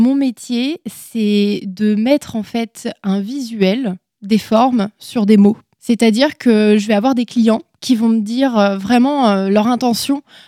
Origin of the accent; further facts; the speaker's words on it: Ouzouer-sur-Loire, Centre-Val de Loire, France; J'ai 27 ans actuellement, bientôt 28. Effectivement, je viens en fait d'une petite commune qui s'appelle Ouzoir-sur-Loire, plus communément appelée la campagne. Voilà. Effectivement, c'est à côté d'Orléans pour les personnes qui ne connaissent pas.